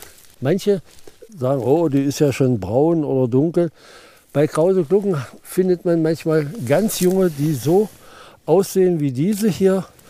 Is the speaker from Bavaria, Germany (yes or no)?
no; Wasserleben, Saxony-Anhalt, Germany; Und zwar ist das bei Wernigerode in Wasserleben. Das ist mein Heimatort.